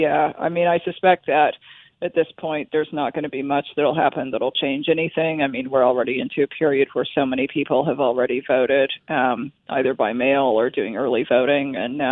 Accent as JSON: {"language": "English", "region": "Washington", "country": "United States", "tie": "born or raised there", "said": "I mean, look, I grew up in Washington State."}